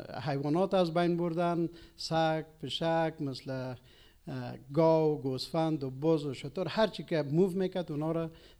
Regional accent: Paghman, Kabul, Afghanistan; من از افغانستان هستم. در افغانستان در ولایت کابل در ولسوالی پغمان که نزدیکترین در ولایت کابل است ستیموس در وجه پیدا شدیم.

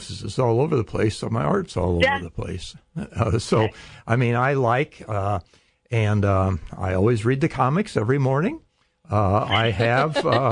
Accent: Los Angeles, California, United States; I was born in Los Angeles, the home of everything new, and my parents were modern art freaks of the worst order

